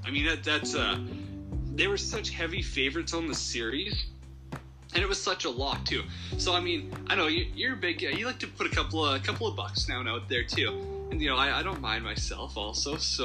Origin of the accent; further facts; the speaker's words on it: Canada; I'm Canadian. They're Canada's basketball team.